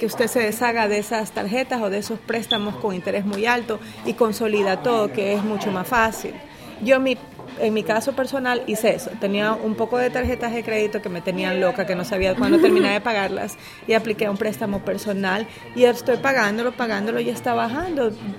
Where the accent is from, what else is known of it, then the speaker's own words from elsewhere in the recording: Ecuador; De Ecuador.